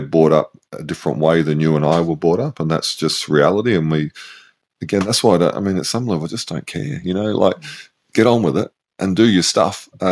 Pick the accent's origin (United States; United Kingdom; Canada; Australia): Australia; Is it just because we're Australian and we have that connection England or Great Britain?